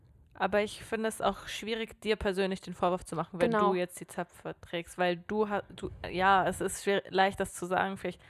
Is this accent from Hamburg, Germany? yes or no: yes; Hamburg, Germany; ich bin in Hamburg groß geworden, ich bin im Süden von Hamburg groß geworden, da ist der Ausländeranteil einfach groß.